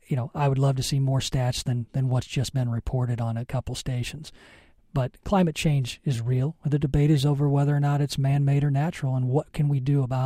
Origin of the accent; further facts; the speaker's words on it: Taylorville, Illinois, United States; I come from Taylorville, where Kincaid, Illinois, a small town 7 miles outside of Taylorville